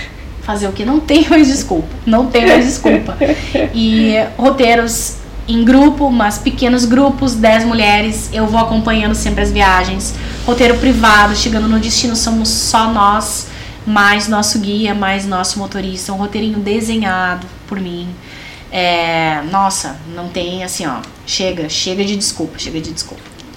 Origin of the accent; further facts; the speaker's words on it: Brazil; Porque o brasileiro, né, e nós somos brasileiras, nós estamos no meio, né?